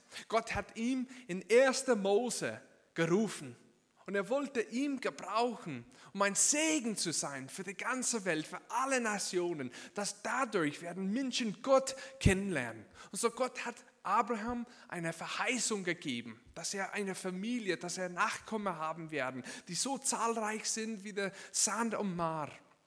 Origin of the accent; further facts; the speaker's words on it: United States; German is a second language; now in Walzenhausen, Switzerland; ich komme aus den USA und ich bin ein Missionar bei Movida in der Schweiz, in Walzenhausen.